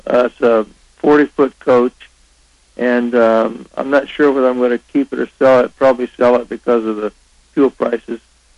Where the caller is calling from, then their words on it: Payson, Arizona, United States; Good, I'm calling from Payson.